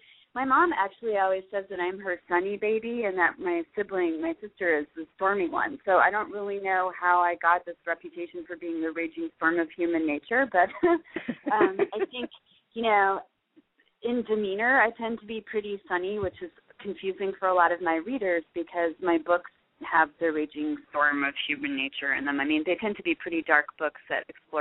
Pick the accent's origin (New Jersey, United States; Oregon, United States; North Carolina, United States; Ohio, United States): New Jersey, United States; Montclair; I grew up in Montclair, New Jersey, which is like Soprano land.